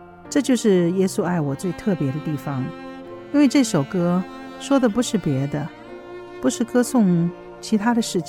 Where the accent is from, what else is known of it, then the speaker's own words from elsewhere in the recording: China; now in United States; 每个星期天下午，我们中国人的小孩子们有一个特别的时间